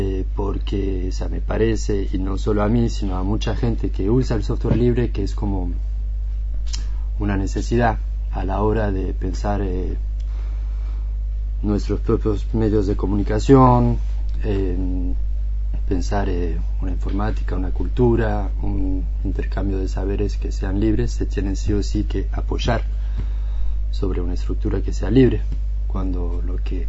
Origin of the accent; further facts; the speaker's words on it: France; Spanish is a second language; yo vengo de Francia, por eso el acentito.